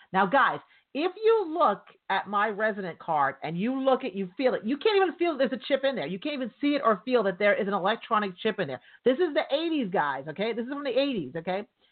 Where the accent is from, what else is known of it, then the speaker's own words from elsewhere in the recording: Canada; now in United States; So I'm from Canada. Okay, I'm Canadian. So in this country, I have not become a citizen yet, but I have a resident alien card.